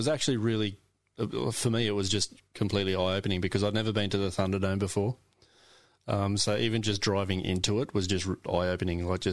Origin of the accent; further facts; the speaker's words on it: Sydney, New South Wales, Australia; Look, I'm coming from Sydney where we don't have heaps going on.